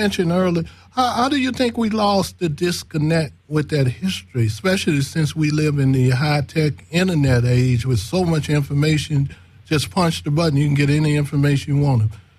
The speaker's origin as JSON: {"language": "English", "region": "Mississippi", "country": "United States", "tie": "born or raised there", "said": "Yeah. That's my hometown."}